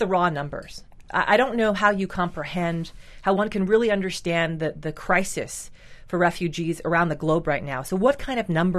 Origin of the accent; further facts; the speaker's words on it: Canada; now in New York, United States; I'm from Canada and I live in New York.